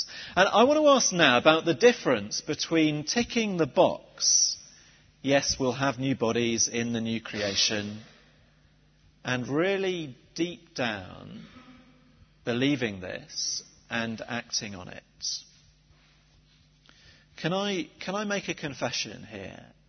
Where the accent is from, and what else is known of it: South West England, United Kingdom; accent: Somerset